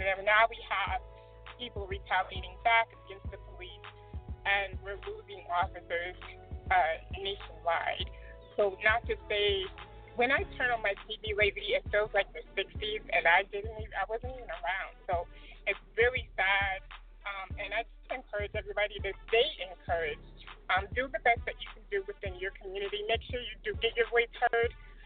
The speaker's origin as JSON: {"language": "English", "town": "Killeen", "region": "Texas", "country": "United States", "tie": "born or raised there", "said": "I want to commend and shout out a group from my hometown, Killeen, where I was raised"}